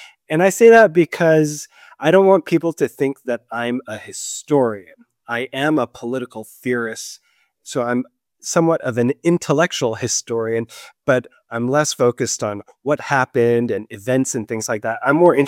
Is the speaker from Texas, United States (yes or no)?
no; San Jose, California, United States; I grew up in San Jose, California, with one foot in punk rock Californian American culture.